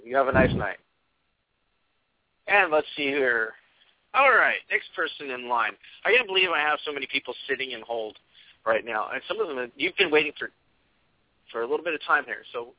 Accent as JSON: {"language": "English", "country": "United States", "said": "I'm not white, by the way. I'm Native American, so I don't think I'm all that pale."}